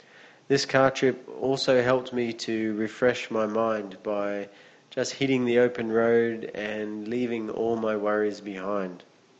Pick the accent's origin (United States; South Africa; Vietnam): Vietnam; Hue, Thua Thien Hue; by car from my hometown, Hue City, to the capital city, Hanoi.